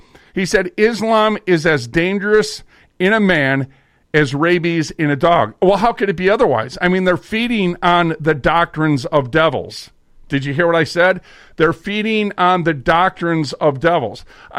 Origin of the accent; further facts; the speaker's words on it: Minnesota, United States; I returned to find that my home state of Minnesota